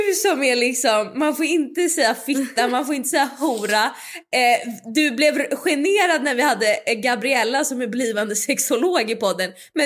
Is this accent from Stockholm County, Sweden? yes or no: yes; Stockholm, Stockholm County, Sweden; now in Italy; Jag var ju hemma i Stockholm i 6 veckor och jobbade.